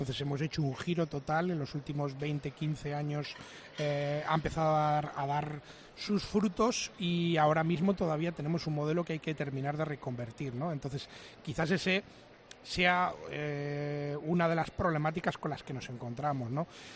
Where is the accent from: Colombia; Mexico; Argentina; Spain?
Spain; Basque Country; born there; now in Canary Islands, Spain; yo, evidentemente, pues soy vasco de corazón y de nacimiento, pero en mi cabeza y también en un trozo muy grande de mi corazón está Canarias, como no, porque llevo aquí 14 años